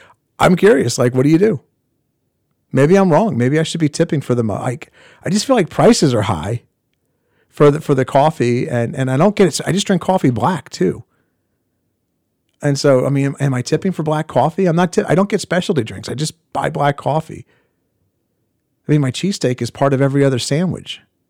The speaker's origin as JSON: {"language": "English", "region": "Northeast", "country": "United States", "tie": "born or raised there", "said": "because I grew up in the Northeast where this exists."}